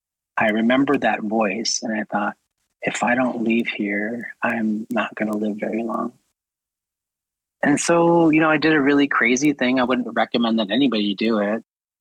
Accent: Minneapolis, Minnesota, United States; I was raised in South Minneapolis in the 60s and 70s during a time of like the civil rights movement and the creation of AIM.

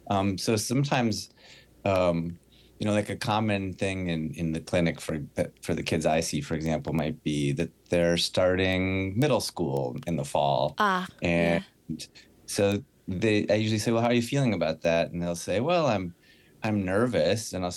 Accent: Jamestown, North Dakota, United States; I grew up in North Dakota, Jamestown, North Dakota.

